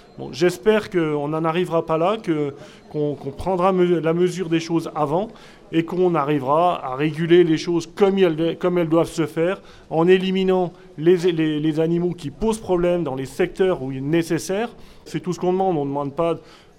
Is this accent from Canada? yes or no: no; Grand Est, France; Je vais me présenter, donc … comme l'a dit la présidente de la FNO, je viens du département de la Meuse, région Lorraine, donc un petit peu plus au nord d'ici